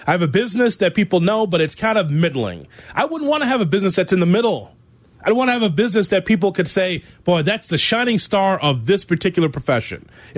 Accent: Chicago, Illinois, United States; And in a world-class city like the one that you and I grew up in here in Chicago, we should not be second-rate or third-rate in some instances.

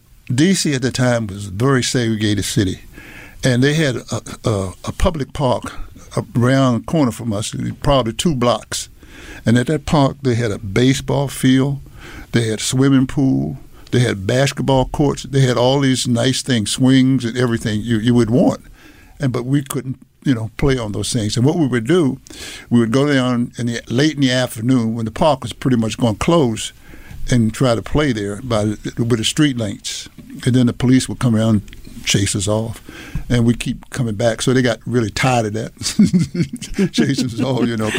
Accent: Washington, District of Columbia, United States; well, my background, I grew up in Washington, D.C.

